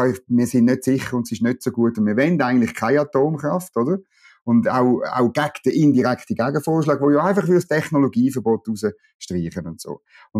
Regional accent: Switzerland; Als Schweizer bin ich auch sehr betroffen

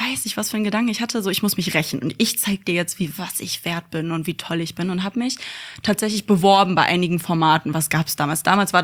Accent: Bottrop, North Rhine-Westphalia, Germany; also born or lived in Gelsenkirchen; In Gelsenkirchen geboren und in Bottrop groß geworden.

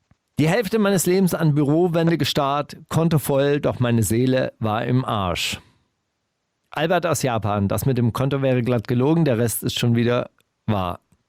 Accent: Stuttgart, Baden-Württemberg, Germany; Ich komme ja aus Stuttgart

